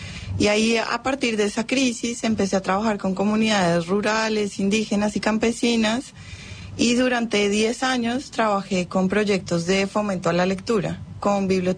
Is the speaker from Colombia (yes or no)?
yes; Bogotá, Bogotá D.C., Colombia; Nací en Bogotá, que es una ciudad que queda arriba en las montañas, a 2.600